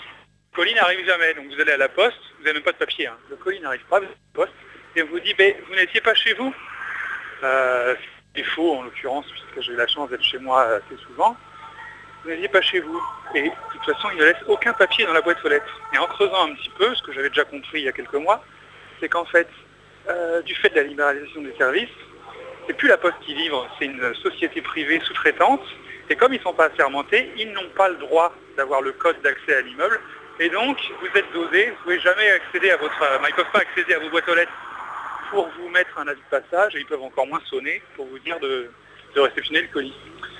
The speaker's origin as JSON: {"language": "French", "town": "Paris", "region": "Île-de-France", "country": "France", "said": "Donc je suis parisien"}